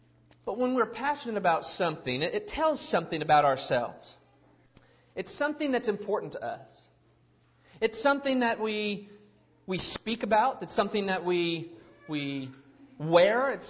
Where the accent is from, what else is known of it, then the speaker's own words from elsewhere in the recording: California, United States; And then you have a couple lonely USC fans because I grew up in California, right?